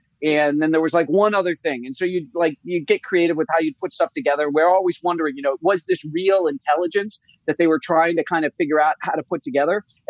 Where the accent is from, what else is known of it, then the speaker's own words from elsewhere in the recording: United States; So as much as it was an honor for me to give, I actually got a lot as an author and as an American.